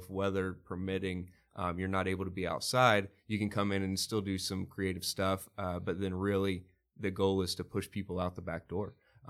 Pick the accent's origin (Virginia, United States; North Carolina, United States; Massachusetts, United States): North Carolina, United States; Charlotte; And I'm from Charlotte. You know, I was a park participant growing up. I went to summer camp at Freedom Park.